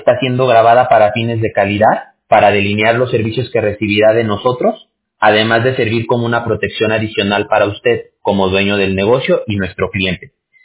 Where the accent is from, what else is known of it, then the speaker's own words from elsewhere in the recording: Viña del Mar, Valparaíso, Chile; born there; si le dan una respuesta que no sea Viña del Mar, también cuélguelo